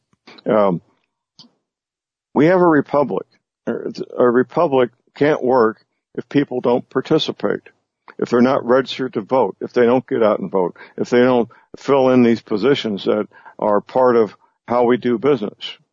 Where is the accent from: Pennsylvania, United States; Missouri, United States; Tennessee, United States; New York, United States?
Missouri, United States; I was disappointed and surprised that my home state, Missouri, has gone that route, allowing mail-in ballots.